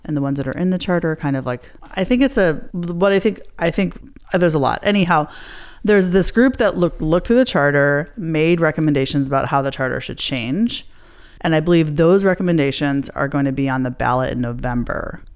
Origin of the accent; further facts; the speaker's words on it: Ireland; I barely know the tune, and I'm Irish also.